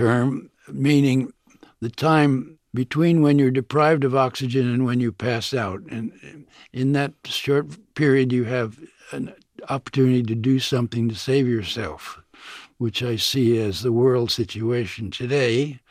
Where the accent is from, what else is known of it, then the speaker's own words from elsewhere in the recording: New York, United States; first language French; English is a second language; also born or lived in France; I grew up in New York, but I lived in France when I was a very small boy and spoke French before English.